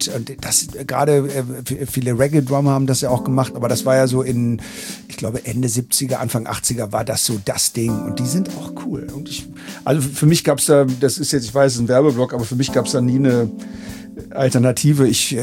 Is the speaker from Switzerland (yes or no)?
no; Berlin, Germany; Ich bin aus Berlin